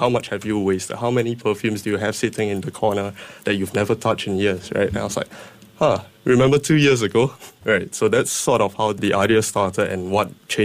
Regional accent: Singapore; So when I came back as a normal Singaporean, I went to the duty-free.

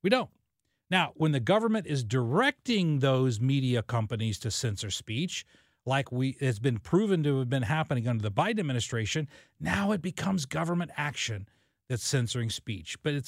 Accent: United States; To me, that's reprehensible as an American.

